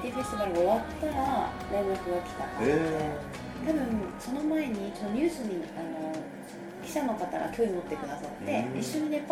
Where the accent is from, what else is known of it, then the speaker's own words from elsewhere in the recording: Sendai, Miyagi, Japan; 私が仙台出身で、はい、まあ、3.11 2011年に地震が起きた時に、まあ、東京にいたんですよね